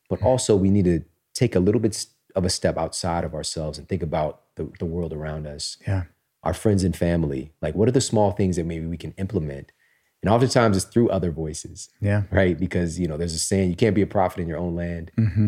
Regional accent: Missouri, United States; now in Pittsburgh, United States; And, you know, I'm from Missouri, here from Pittsburgh. We're not at like the hubs of, you know, health and wellness in the world

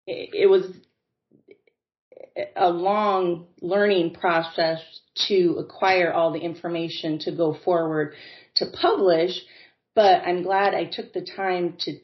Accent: Midwest, United States; I think most of that can be attributed to being born and raised in the Midwest

